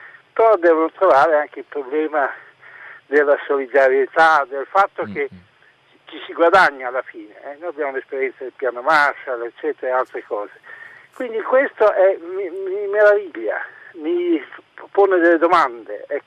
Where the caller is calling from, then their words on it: Bologna, Emilia-Romagna, Italy; Buongiorno, allora … telefono, in questo momento sono in Toscana, ma sono di Bologna.